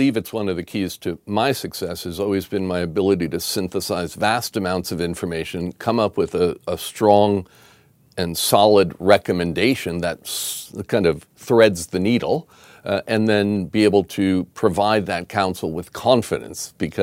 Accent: New Jersey, United States; Yeah, well, I was, I'm originally from the U.S. I grew up in rural New Jersey.

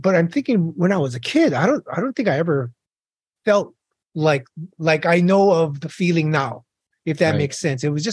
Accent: Honolulu, Hawaii, United States; I'm born and raised in Honolulu, Hawaii, and to a wonderful, wonderful family.

